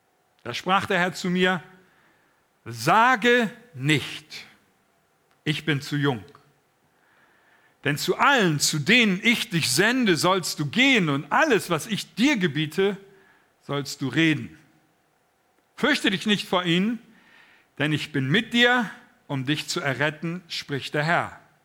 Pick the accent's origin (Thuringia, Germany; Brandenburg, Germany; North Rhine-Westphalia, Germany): North Rhine-Westphalia, Germany; Velbert; Wenn ich dann immer erzähle, ich komme aus Felbert